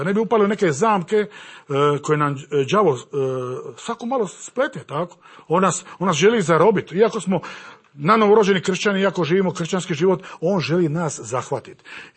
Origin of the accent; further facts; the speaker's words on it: Split, Split-Dalmatia County, Croatia; now in Korčula, Croatia; Mi dolazimo sa Korčule, kao što je rečeno. Tamo smo već 5 godina i služimo Gospodu, evanđelje služimo na otoku. Inače smo iz Splita.